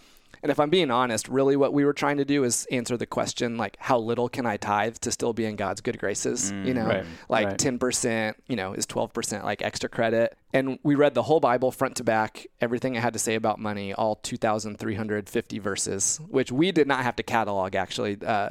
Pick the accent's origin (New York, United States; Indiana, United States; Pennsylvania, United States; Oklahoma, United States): Indiana, United States; So growing up in Indiana, came to faith at a young age, age 11 at church camp in Indiana.